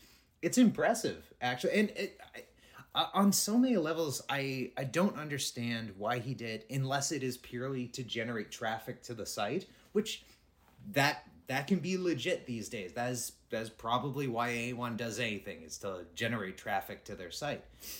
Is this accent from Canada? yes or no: yes; Ontario, Canada; growing up in Ontario in 2000 era. I went to high school in Ontario in 2000.